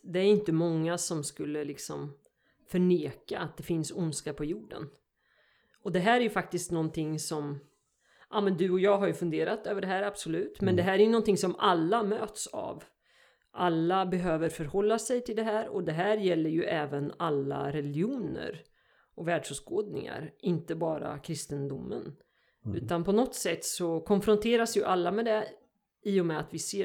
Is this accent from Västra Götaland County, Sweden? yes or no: no; Örebro County, Sweden; now in Nora, Sweden; Jag är uppvuxen utanför Örebro